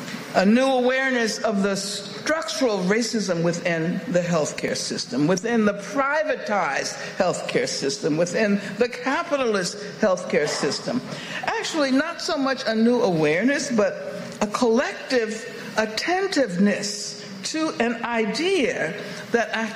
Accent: California, United States; I come from California, and most of the times I'm happy to say that I come from, California, first of all, I live in Oakland

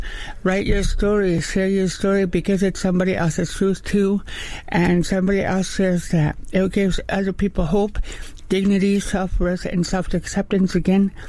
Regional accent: Thompson-Okanagan, British Columbia, Canada; now in Vancouver, Canada; I'm an Indian princess from Thompson, Okanagan. I've lived in Vancouver since 1980s, early 80s.

